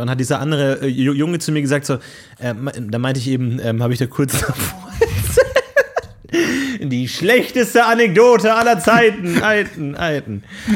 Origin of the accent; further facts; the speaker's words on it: Bavaria, Germany; Bei uns, also ich komme aus Bayern, da hieß es Fasching.